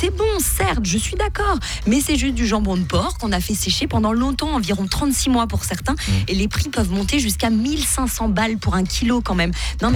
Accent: Switzerland; chez nous, en Suisse, c'est interdit

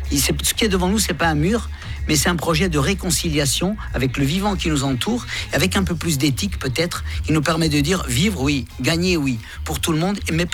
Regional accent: Corsica, France; briser le plafond de verre quand on chante, on vient de Corse, ça n'est pas simple.

